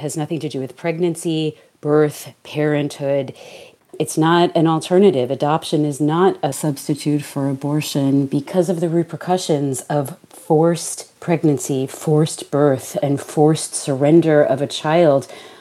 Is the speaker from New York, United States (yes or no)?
yes; New York, United States; born there; I was born in New York, where since 1970, abortion was safe and legal.